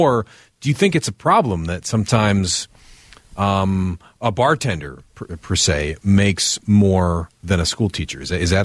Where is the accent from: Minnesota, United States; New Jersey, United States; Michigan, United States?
Minnesota, United States; as a capitalist, as a business owner, as a Minnesotan